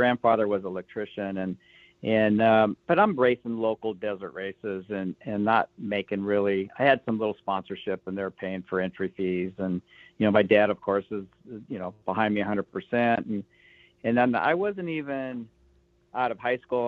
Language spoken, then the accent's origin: English; California, United States; Growing up in the Riverside, San Bernardino area, you know, you have Walker Evans and Malcolm Smith.